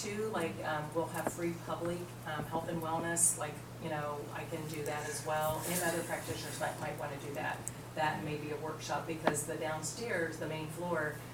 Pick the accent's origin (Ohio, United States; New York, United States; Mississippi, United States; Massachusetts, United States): Ohio, United States; Tipp City; I've been in the wellness industry for 25 years. I'm from Tip City. I've lived there for 31 years.